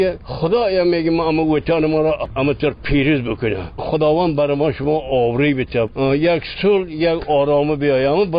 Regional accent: Sheberghan, Jowzjan, Afghanistan; از خود شبرغان

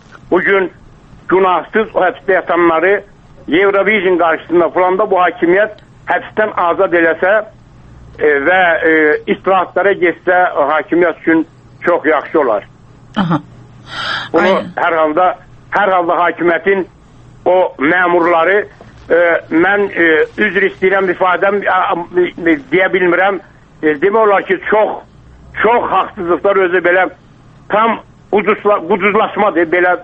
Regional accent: Gadabay, Gadabay District, Azerbaijan; Gedəbəydənəm.

